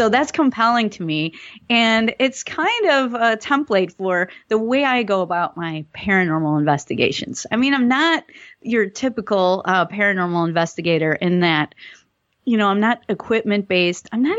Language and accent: English; Milwaukee, Wisconsin, United States; I'm from Milwaukee, Wisconsin, and she always used to listen to the Chicago radio stations.